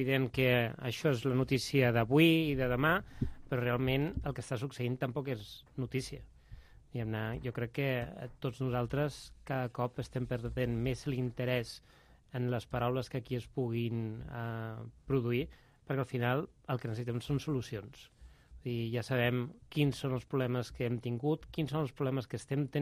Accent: Catalonia, Spain; Jo continuo dient, com a català, com a mínim, em sento mínimament animat

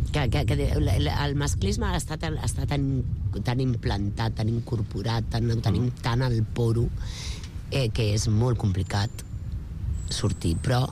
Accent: Catalonia, Spain; Vull dir, que és que jo sóc catalana. Jo sóc catalana, a mi m'agrada molt, jo tinc la meva família aquí

